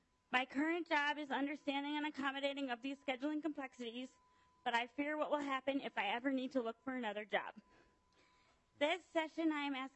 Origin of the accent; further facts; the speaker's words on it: St. Paul, Minnesota, United States; also born or lived in Wisconsin; I grew up in St. Paul with my family. I went to St. Paul Public Schools, and I kept up with my classmates academically.